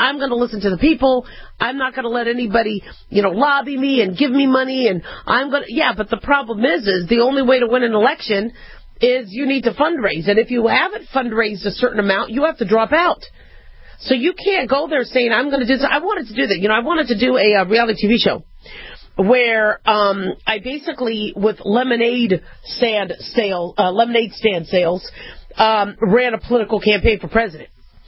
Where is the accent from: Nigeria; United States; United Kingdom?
United States; But, you know, as an American, I do get a little frustrated with these quote-unquote witch hunts.